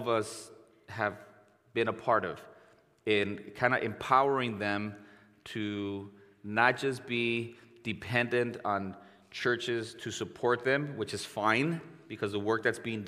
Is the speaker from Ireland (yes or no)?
no; Mexico; now in United States; I grew up in Mexico